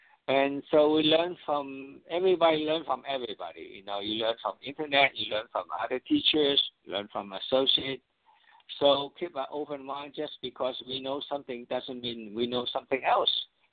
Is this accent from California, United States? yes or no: yes; Oakland, California, United States; and I was from Oakland. I'm not living in Oakland now, but I was in Oakland.